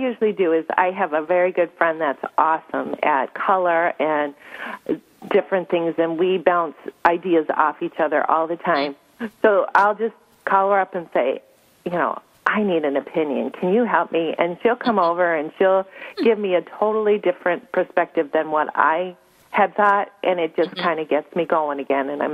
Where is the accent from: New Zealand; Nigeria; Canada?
Canada; now in United States; I'm from Canada originally. I was born in Canada